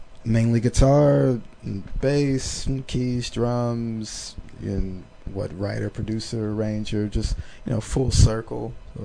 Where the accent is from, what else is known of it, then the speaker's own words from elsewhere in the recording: Oakland, California, United States; moved away as an adult; now in Los Angeles, United States; I hail from Oakland, California.